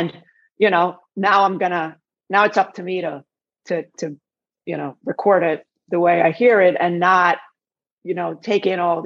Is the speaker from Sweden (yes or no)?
yes; Sweden; I'm a songwriter at heart and I'm from Sweden on top of that, which is all melody, right?